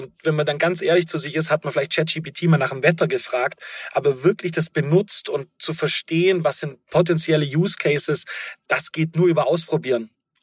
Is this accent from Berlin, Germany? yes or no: no; Baden-Württemberg, Germany; ich bin gebürtiger Oberschwabe